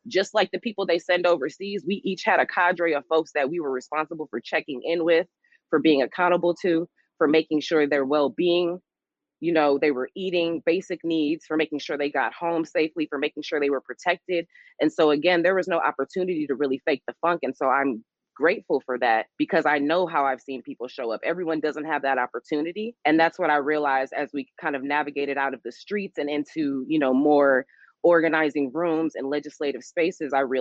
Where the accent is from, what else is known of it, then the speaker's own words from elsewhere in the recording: St. Louis, Missouri, United States; I'm from St. Louis, aka now known as Ferguson.